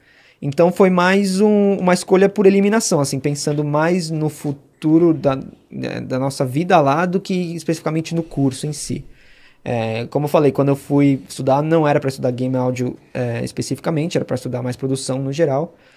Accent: Brazil; É que a gente é brasileiro, é diferente, né?

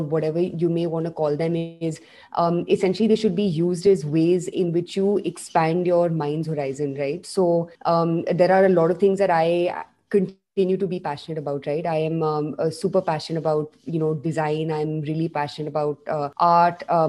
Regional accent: Delhi, India; I have been, you know, born and brought up in Delhi. And like most, true Delhiwalas

